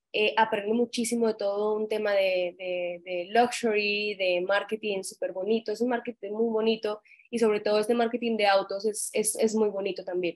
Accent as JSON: {"language": "Spanish", "country": "Colombia", "moved": "as an adult", "lives_now": "Mexico", "said": "soy colombiana, soy extranjera, vivo aquí en México hace 5 años, tengo 30 años."}